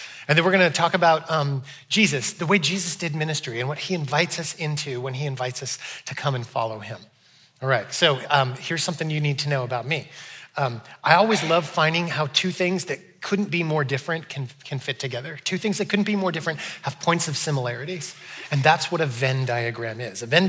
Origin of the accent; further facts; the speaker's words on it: California, United States; So when I was a kid, I grew up in California, and we had a church, and our church had two buildings